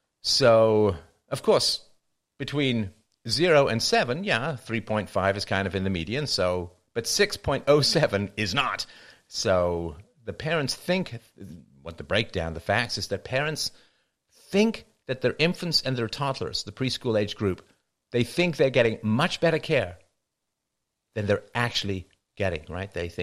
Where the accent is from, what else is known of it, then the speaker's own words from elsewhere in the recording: London, United Kingdom; I grew up in London